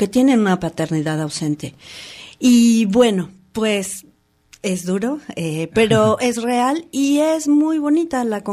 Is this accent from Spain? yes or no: no; Mexico; que como comunidad mexicana, a mí tampoco me gusta el fútbol